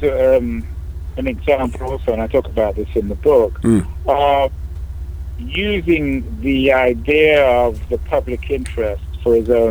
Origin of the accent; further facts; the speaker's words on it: England, United Kingdom; certainly I'm not European, I'm English, it's a big difference.